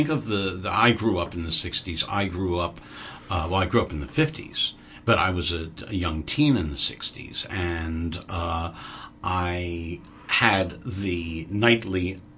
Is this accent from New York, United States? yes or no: yes; New York, United States; And this is a movie I cannot bear to watch, being a New Yorker.